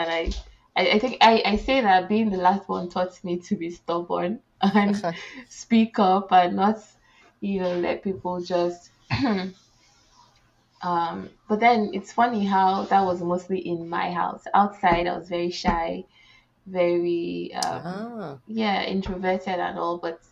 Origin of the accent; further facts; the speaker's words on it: Nigeria; And then also growing up in Nigeria, where problems are not lacking, like everywhere you turn.